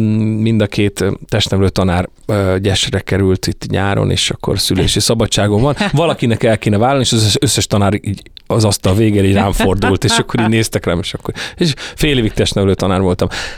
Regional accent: Paks, Tolna, Hungary; Hát úgy jött, hogy Pakson nőttem fel

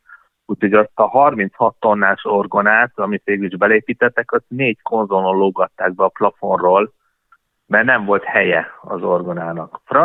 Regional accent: Hungary; tehát mi magyarok vagyunk, és imádjuk a hazánkat, de azért mi Európának a szélén vagyunk

